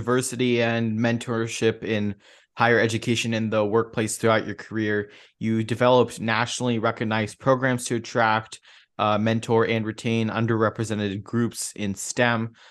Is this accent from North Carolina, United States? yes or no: no; Davis, California, United States; Yeah, and I've been also following the UC Davis Aggies athletics all my life growing up in Davis